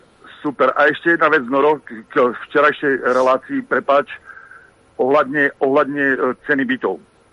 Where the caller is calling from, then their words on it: Žilina Region, Slovakia; U nás na Liptove už mi odbili hodiny, tuším, asi aj u vás dole onedlho, takže pozdravujem všetkých poslucháčov Infovojny